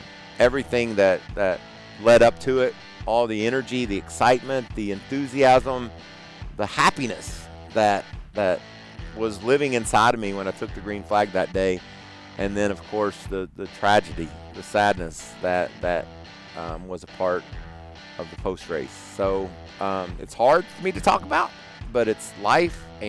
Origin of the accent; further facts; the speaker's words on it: Owensboro, Kentucky, United States; So thank you, Stefan from Owensboro. That's my hometown.